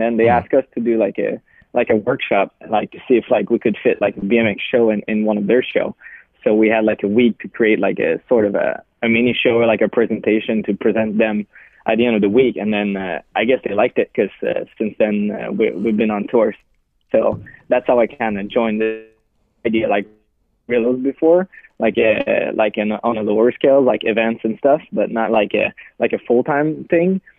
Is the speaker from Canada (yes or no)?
yes; Montreal, Quebec, Canada; I'm from Canada, from Montreal specifically